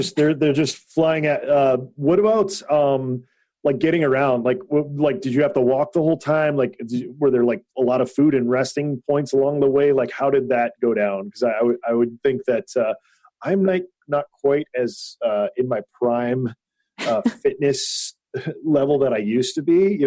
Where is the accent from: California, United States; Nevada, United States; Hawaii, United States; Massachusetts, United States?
Hawaii, United States; I grew up in Hawaii. I like love all that kind of, you know, different kinds of food.